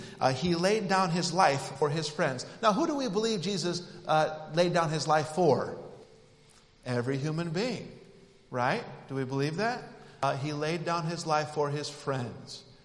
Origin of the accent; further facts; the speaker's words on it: Utah, United States; And I grew up in Utah, and my best friend, in a small Christian school, there wasn't a whole lot of people my age.